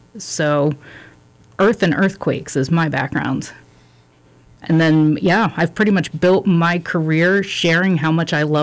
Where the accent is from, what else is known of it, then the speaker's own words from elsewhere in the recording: Philadelphia, Pennsylvania, United States; now in Alaska, United States; I moved here from Philly. I grew up in Philly, went to a small school for my undergrad in Pennsylvania, decided that I didn't want the geology of the East Coast.